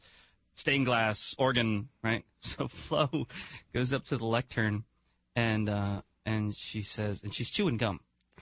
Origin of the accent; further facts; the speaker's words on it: New Jersey, United States; I am from Jersey, and I'm proud.